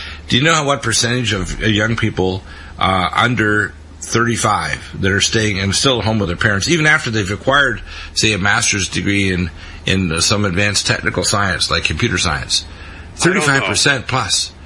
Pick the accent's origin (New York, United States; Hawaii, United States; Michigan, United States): Michigan, United States; Detroit; born there; Yeah, you know, I was born in Detroit, right?